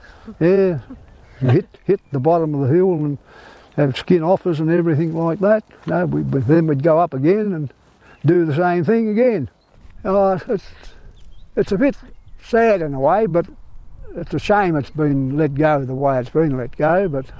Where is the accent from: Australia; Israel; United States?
Australia; Gormanston, Tasmania; now in Queenstown, Australia; I'm originally from Gormanston, 27 years here before I got married and I had to move down to Queenstown.